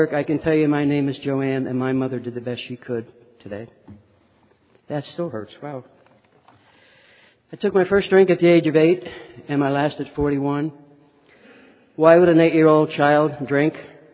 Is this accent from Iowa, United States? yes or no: no; Pittston, Pennsylvania, United States; born there; I was born in Pittston, Pennsylvania, to a very loving, dysfunctional, alcoholic home.